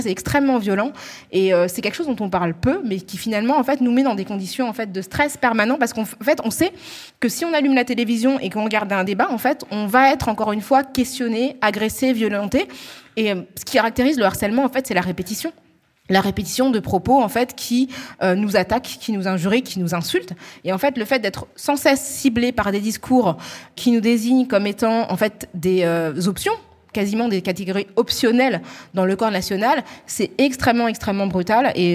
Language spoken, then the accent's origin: French; France; je pense que je peux renoncer à mon identité française.